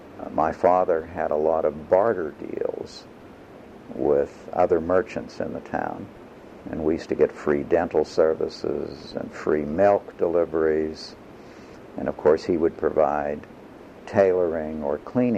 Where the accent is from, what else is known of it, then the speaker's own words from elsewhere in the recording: East Pittsburgh, Pennsylvania, United States; We grew up in East Pittsburgh, where my father had his business. This was an industrial town, a small town. The main industry in the town was Westinghouse.